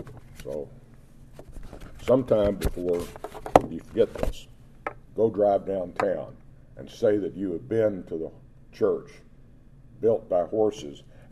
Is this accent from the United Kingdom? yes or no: yes; England, United Kingdom; Before I went into the ministry, being an Englishman, I used to occasionally go to the races.